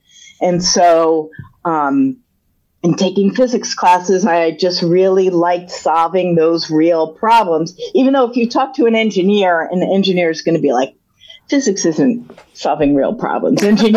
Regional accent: New Jersey, United States; now in Boston, United States; I am from New Jersey, surprisingly.

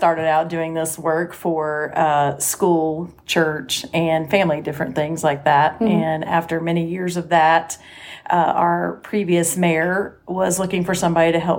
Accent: Connersville, Indiana, United States; I'm a native from Connersville.

